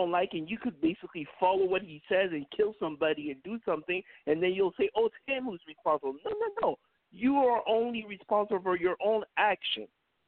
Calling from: Canada; Well, I'm calling all the way from Canada and everything, but I have family.

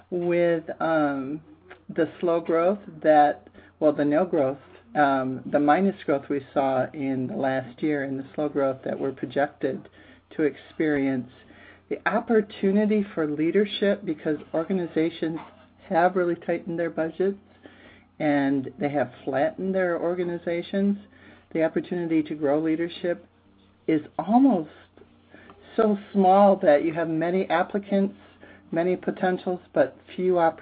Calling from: Boston, Massachusetts, United States; I am calling from Boston.

